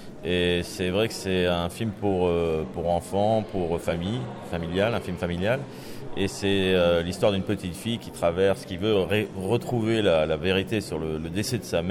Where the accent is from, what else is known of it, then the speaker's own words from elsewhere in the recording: Draguignan, Provence-Alpes-Côte d'Azur, France; now in Brussels, Belgium; je suis français, effectivement originaire du sud de la France, au Draguignan, et je vis depuis 12 ans maintenant à Bruxelles.